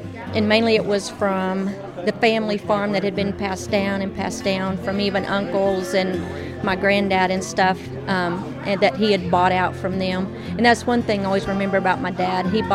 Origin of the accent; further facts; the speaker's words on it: Rotan, Texas, United States; I grew up in Rotan, Texas, and my dad was a cotton farmer, and he had a few cattle.